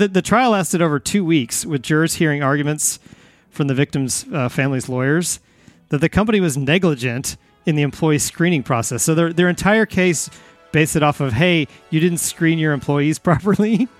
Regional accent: Texas, United States; A Dallas County jury, because this took place in my hometown.

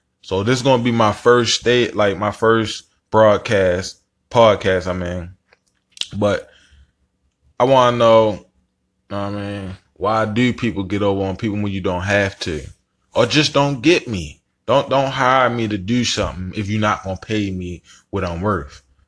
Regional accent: Baltimore, Maryland, United States; So I'm from Baltimore City. I've been in the streets and stuff like that.

